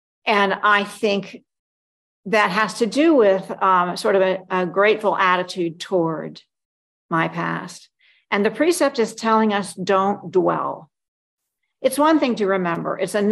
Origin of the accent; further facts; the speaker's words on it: the South, United States; And I have I'm born and raised in the South. My father was born and comes from a long line of Methodist ministers from Georgia.